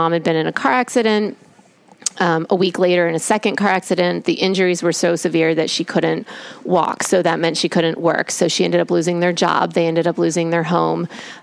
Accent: Indianapolis, Indiana, United States; So I grew up in Indiana, in Indianapolis

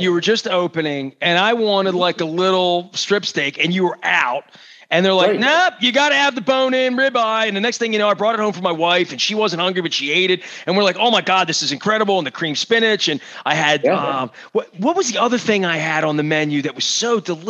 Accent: Maryland, United States; Literally, we grew up together in Berkshire in Colgate.

